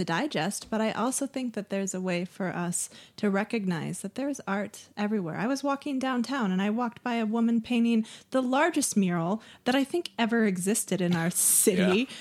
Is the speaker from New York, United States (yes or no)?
no; Wyoming, United States; I'm from Wyoming. I like the West. I like the mountains. My family has a homestead in the Bighorns. It's where my family, you know, is from.